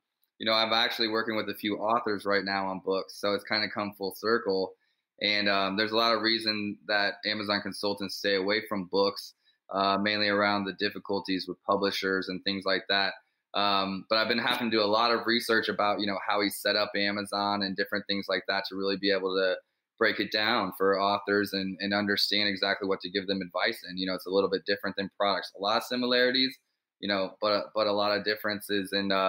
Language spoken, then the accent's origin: English; Kansas City, Missouri, United States; We're from Kansas City, but we can keep up.